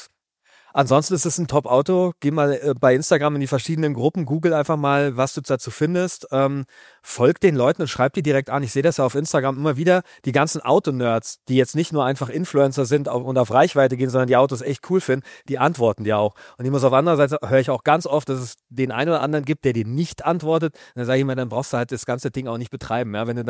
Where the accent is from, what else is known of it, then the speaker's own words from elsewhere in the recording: North Rhine-Westphalia, Germany; wie das in diesen Arbeitervierteln im Ruhrgebiet, ich komme ja auch aus der Nähe, wie das da aussah.